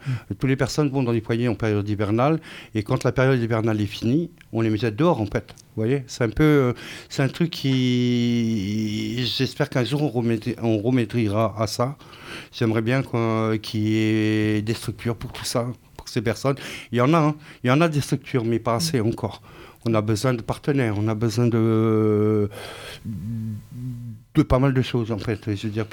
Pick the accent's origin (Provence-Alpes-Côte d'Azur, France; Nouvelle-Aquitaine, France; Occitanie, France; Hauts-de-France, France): Provence-Alpes-Côte d'Azur, France; Marseille; J'ai grandi dans les quartiers nord de Marseille. Et je suis né là-bas, j'ai vécu toute ma vie pratiquement. Ouais. Donc je connais Marseille comme ma poche.